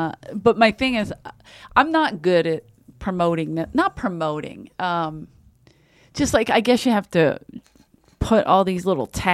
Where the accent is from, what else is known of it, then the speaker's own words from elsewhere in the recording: Ireland; But I'm Irish, and we learn to block immediately.